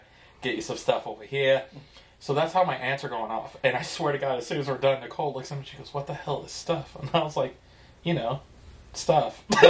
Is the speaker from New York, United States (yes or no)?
yes; New York, United States; But when I go back home in New York, it's they look at me like I'm fucking from Texas or something.